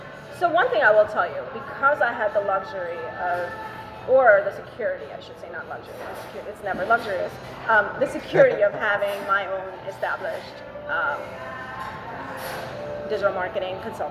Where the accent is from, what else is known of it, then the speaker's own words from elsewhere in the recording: India; We had paintings all over our home growing up in India.